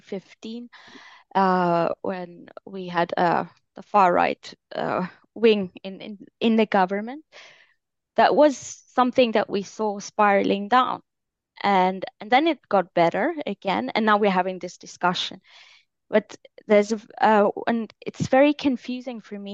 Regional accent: Finland; also born or lived in Kenya; And then I come back to Finland, my home country, where I never had anything else as other than I have a Finnish passport. So this is my home country.

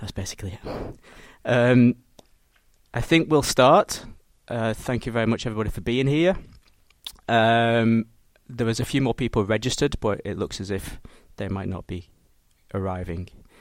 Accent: North West England, United Kingdom; I'm English. I'm from Britain. Apologies if you don't understand my accent. I'll try and tone it down a little bit. But I'm from the Northwest

